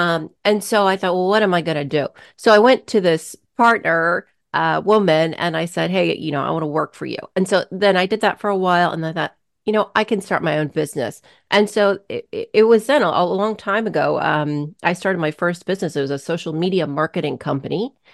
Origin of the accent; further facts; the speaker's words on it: Washington, United States; also born or lived in Arizona; I was born in Arizona, moved up here to Washington State when I was four. And, my parents were just struggling to make it. My dad got a big job at Boeing, so that's why we moved. And I'm a Pacific Northwest, born and raised.